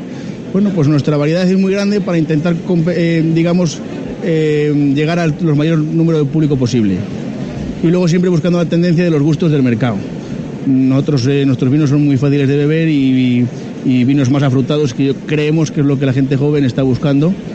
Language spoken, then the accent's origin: Spanish; Valladolid, Castile and León, Spain; born there; Bodegas Copa Boca es una bodega familiar de Valladolid, nacimos en Valladolid